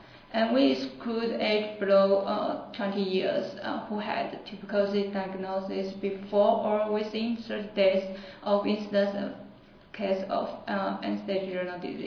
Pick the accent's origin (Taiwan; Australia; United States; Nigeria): Taiwan; English is a second language; English is not my mother language, so I'll try to speak more clearly for this presentation. … from National Yangming University in Taiwan.